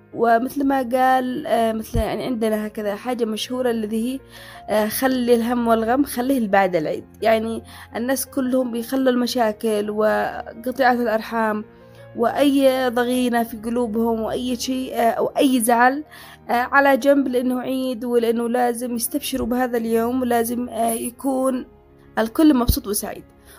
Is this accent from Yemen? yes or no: yes; Yemen; ما بيحصل له عندنا في اليمن